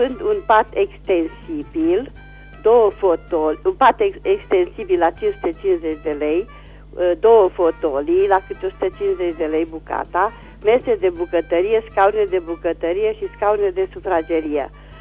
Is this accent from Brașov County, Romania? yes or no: no; Reșița, Caraș-Severin, Romania; sunt din Reșița